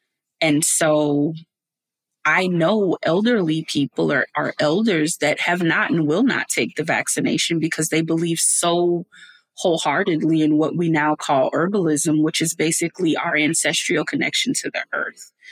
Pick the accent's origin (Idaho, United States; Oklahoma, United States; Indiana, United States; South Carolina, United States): South Carolina, United States; Beaufort; So I am from a place called Beaufort, South Carolina